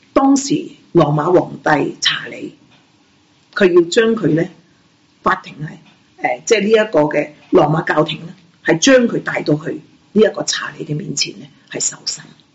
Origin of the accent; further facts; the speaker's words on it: Guangdong, China; 我们中国人即是广东人特别好好的，就是见人讲人话，见鬼讲鬼话，随风摆，看风使利。